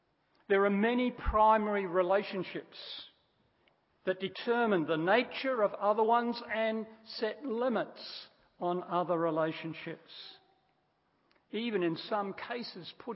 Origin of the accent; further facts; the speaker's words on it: Australia; I am Australian, but how I engage as an Australian, how I engage in this nation, is determined by my relationship to the Lord Jesus Christ. I am a Christian